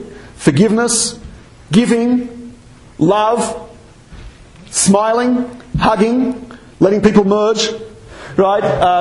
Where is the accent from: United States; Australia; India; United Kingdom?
Australia; So I'm Australian.